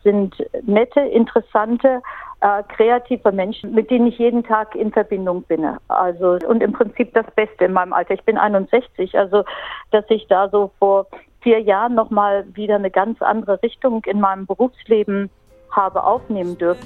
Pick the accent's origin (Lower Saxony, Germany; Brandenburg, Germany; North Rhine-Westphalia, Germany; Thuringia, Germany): Lower Saxony, Germany; Emsen; Ich komme aus Emsen, ein kleines Dorf in der Nähe von Lüneburg.